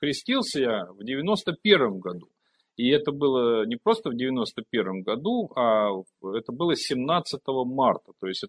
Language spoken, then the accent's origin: Russian; Saint Petersburg, Russia; ну, я из Петербурга, да